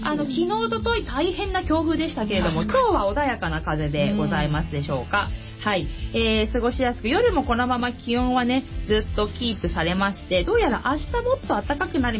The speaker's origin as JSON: {"language": "Japanese", "town": "Kawasaki", "region": "Kanagawa", "country": "Japan", "tie": "born or raised there", "said": "本日のメインパーソナリティは、川崎生まれ川崎育ち、自称 … のリーダー、かじったハートは仲間の証、気をつけないとあなたのハートもガブッと食べちゃうぞ、"}